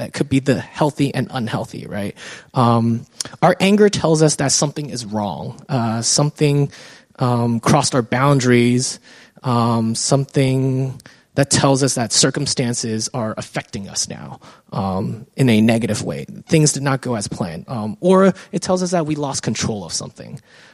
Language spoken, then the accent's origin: English; San Francisco, California, United States; I grew up in San Francisco, and I remember as a child, maybe I was 8 or 9.